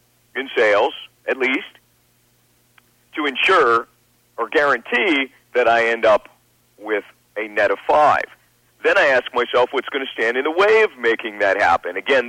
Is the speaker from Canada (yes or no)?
yes; Canada; I could materially, as a Canadian we would say, move the puck down the ice.